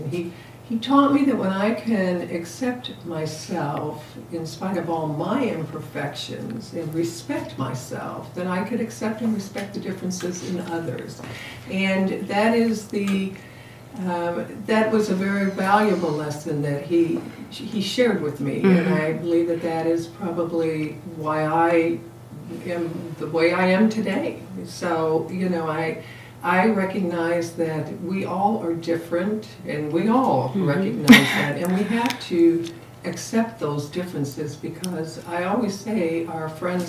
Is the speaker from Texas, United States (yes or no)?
no; Evansville, Indiana, United States; because I'm from Evansville, and we're having it at Boonville, which is very close to Evansville